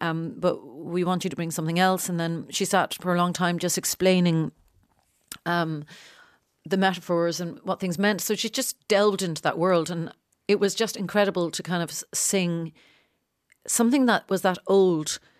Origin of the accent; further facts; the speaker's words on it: Ireland; And we just felt like as little Irish people, how, you know, I wasn't trained at this at all.